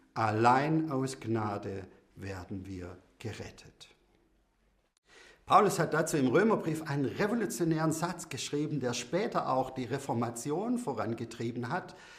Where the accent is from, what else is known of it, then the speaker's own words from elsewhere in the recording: Baden-Württemberg, Germany; Ich bin Schwabe.